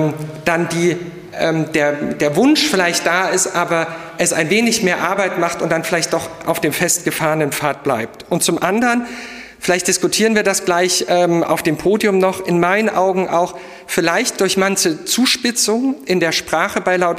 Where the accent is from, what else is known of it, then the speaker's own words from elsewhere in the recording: Dresden, Saxony, Germany; born there; ich bin gebürtiger Dresdner